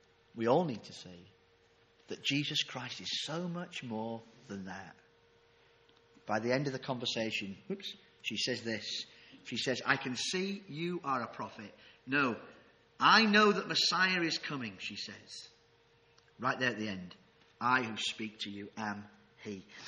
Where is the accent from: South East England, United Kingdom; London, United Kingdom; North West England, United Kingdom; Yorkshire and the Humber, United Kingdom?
Yorkshire and the Humber, United Kingdom; I am a Yorkshireman, do watch my pennies